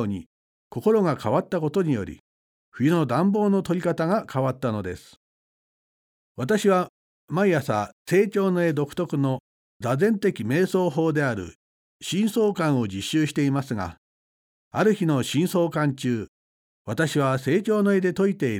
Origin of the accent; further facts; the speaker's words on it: Hakodate, Hokkaido, Japan; also born or lived in Tokyo; now in Obihiro, Japan; 東京から帯広に引っ越して最初の冬のことです。北海道で生まれ育った私は、同じ北海道でも出身地の函館とは違った厳しい寒さに驚かされました。